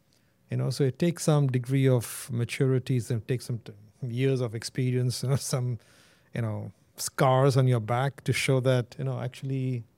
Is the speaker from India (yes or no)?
yes; India; moved away as an adult; now in United States; And I remember when I moved from India to the US as a student, the biggest learning I had was not necessarily about American culture.